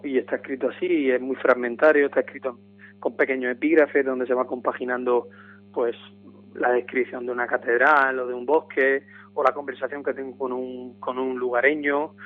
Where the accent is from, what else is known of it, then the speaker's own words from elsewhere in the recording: Lorca, Region of Murcia, Spain; now in Seville, Spain; soy de la región de Murcia, soy de Lorca, pero llevo ya muchos años viviendo en Sevilla